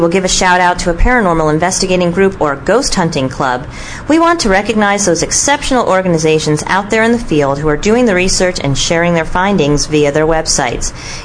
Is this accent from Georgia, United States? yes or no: no; Hackettstown, New Jersey, United States; Then you have January 16th out in good old Hackettstown, my hometown.